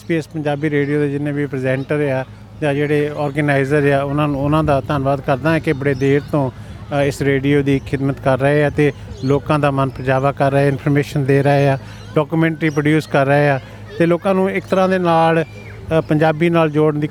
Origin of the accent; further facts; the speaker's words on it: Hoshiarpur, Punjab, India; now in Australia; ਮੈਂ ਹੁਸ਼ਿਆਰਪੁਰ ਤੋਂ ਹਾਂ ਜੀ ਮਾਲਪੁਰ ਦੇ ਕੋਲ ਸਾਡਾ ਪਿੰਡ ਆ ਅਤੇ ਉੱਥੋਂ ਅਸੀਂ ਇੱਥੇ 1996 ਦੇ ਵਿੱਚ ਇੱਥੇ ਮਾਈਗ੍ਰੇਟ ਕੀਤੇ ਸੀ